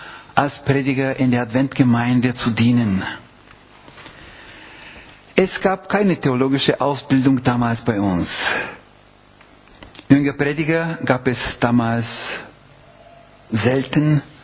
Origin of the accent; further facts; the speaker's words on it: Bulgaria; Wir kommen ursprünglich aus Bulgarien. Ich bin in der Adventgemeinde aufgewachsen